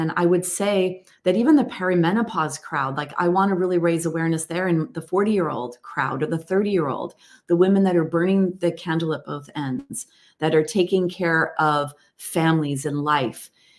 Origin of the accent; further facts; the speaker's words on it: United States; My parents are Scottish. I'm actually 100% Scottish. I was born and raised in America, but all my blood is in the UK.